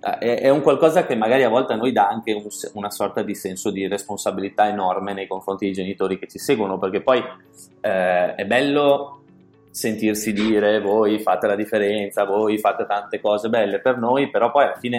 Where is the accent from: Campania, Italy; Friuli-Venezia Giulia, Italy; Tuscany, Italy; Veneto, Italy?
Veneto, Italy; la domanda che mi verrebbe da farvi da Veneto è